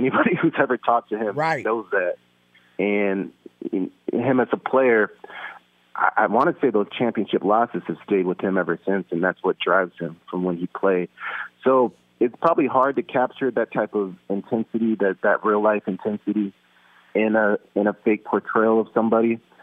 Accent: West Coast, United States; I grew up on the West Coast, so I'm going to go

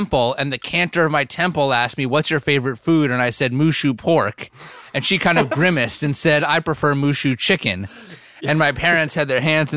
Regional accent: New Jersey, United States; And originally hailing from the great state of New Jersey, my home state as well

